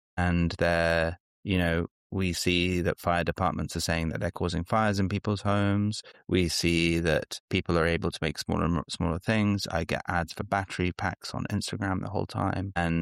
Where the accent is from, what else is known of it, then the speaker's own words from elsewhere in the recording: Greece; And my family is from Greece. I'm from Greece.